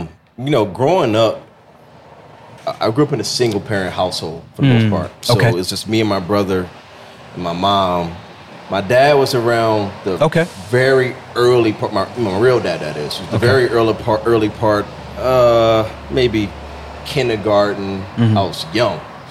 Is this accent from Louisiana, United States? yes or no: no; Williamsburg, Virginia, United States; I'm from Williamsburg, Virginia. Shout out to 757.